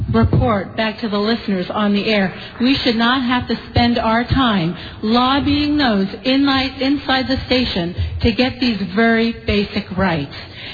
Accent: Winters, California, United States; I'm from Winters, and I am an elected local advisory board member

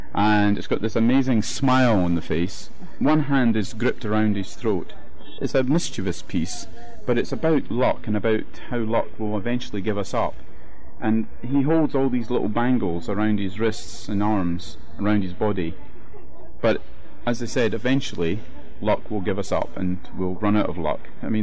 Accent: Scotland, United Kingdom; I'm a Scottish artist working in Scotland with ancient Celtic art.

